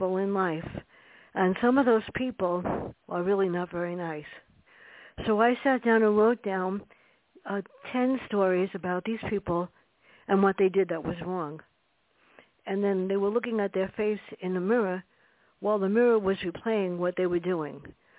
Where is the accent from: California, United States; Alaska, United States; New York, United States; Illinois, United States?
New York, United States; South Bronx; I wrote it about growing up in the South Bronx